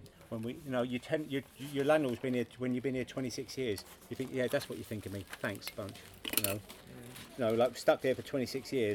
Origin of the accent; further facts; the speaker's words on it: Peckham, London, United Kingdom; I'm a Peckham boy, born and bred. And I went to school in Peckham. And I grew up in Peckham.